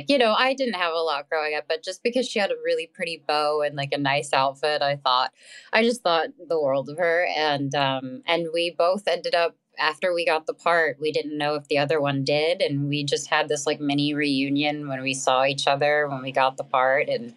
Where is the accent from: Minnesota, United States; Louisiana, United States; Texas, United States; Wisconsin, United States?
Texas, United States; My family and I definitely didn't have the means to go to California to pursue anything, or New York